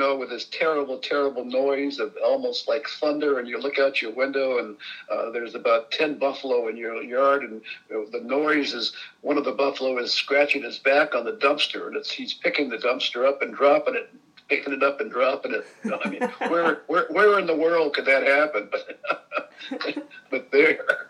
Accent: Vermont, United States; My wife and I both were born and brought up in Vermont, northern Vermont.

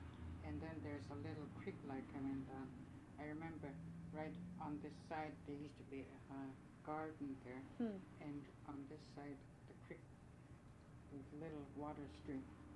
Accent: Angoon, Alaska, United States; I grew up in Angoon.

